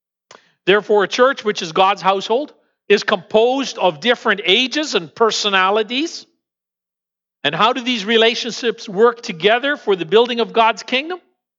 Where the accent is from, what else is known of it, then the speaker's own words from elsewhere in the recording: Canada; I wasn't used to it as a Canadian.